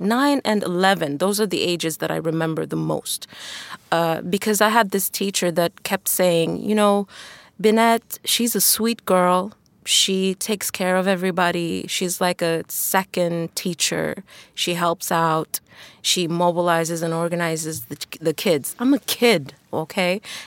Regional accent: Tensta, Stockholm County, Sweden; the beauty of being, growing up in Tensta, Spånga, back then, I mean, I had neighbors from Turkey, Eritrea.

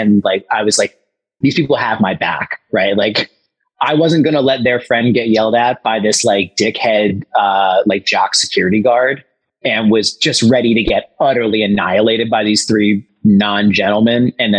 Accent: Philadelphia, Pennsylvania, United States; And, you know, we're from Philly. Like we talk shit

